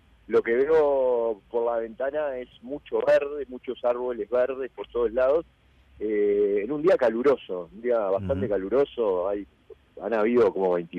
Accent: Uruguay; en este camarote somos 4. O sea, somos 3 uruguayos y un mexicano.

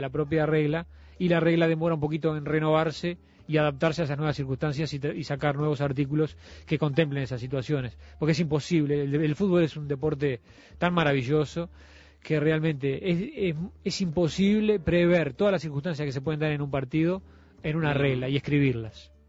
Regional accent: Montevideo, Uruguay; yo nací en la Curva Maroñas, que en aquella época había mucho fútbol de campito, que jugué en ligas de barrio y que jugué muchas veces en el Villa Española.

